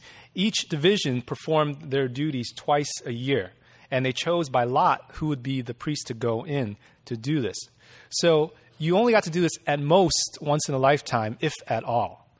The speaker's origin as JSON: {"language": "English", "town": "Buffalo", "region": "New York", "country": "United States", "tie": "born or raised there", "lives_now": "Los Angeles, United States", "said": "I grew up outside of Buffalo, New York, so we had some serious white Christmases there."}